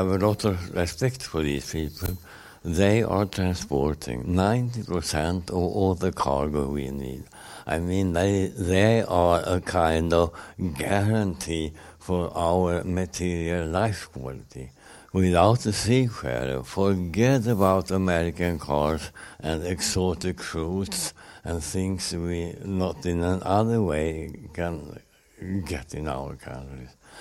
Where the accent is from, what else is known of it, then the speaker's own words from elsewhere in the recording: Sweden; Dutch is a second language; moved away as an adult; now in Belgium; Ik kom van Zweden.